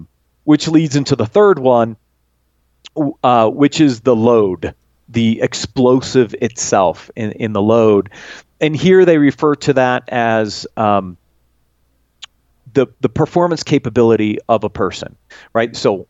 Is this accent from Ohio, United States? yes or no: yes; Ohio, United States; As some people know, I grew up in Ohio. I did a first part of my career in Cleveland. I went to school in Cleveland